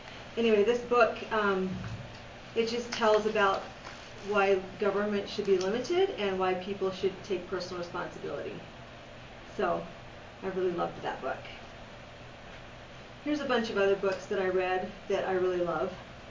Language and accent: English; Magrath, Alberta, Canada; now in United States; I'm actually Canadian. I grew up in a little town 8 hours north of here called McGrath in Alberta, Canada.